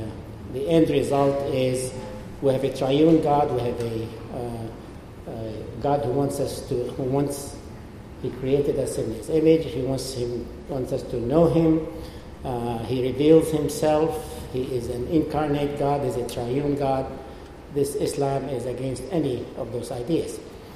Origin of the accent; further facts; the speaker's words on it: Beirut, Beirut Governorate, Lebanon; now in United States; I'm originally from Beirut, Lebanon. Some of you may have been there. And I did my high school education in Lebanon, grew up there, but then I came to America. And I've been in America since then